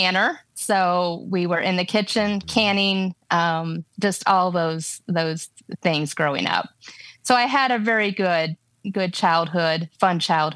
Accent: Michigan, United States; I am the oldest of five. And so growing up in Michigan, we, of course, grew up in the country.

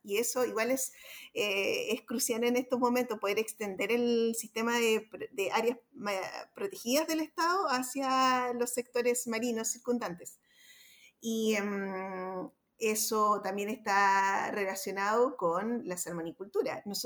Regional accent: Chile; La idea, yo creo, es que como chilenos logremos como seguir como adquiriendo como esa conciencia oceánica y marítima

